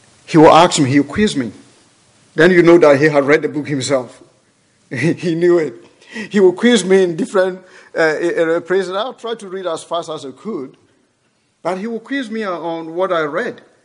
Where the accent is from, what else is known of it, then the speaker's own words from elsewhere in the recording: Ghana; English is a second language; I'm from Ghana. My accent, you can tell my accent.